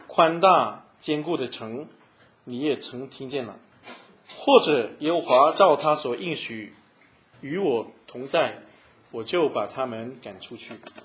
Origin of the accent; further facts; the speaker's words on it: China; 特别是按照我们中国人的这种习惯，那你哪里那么直接呢？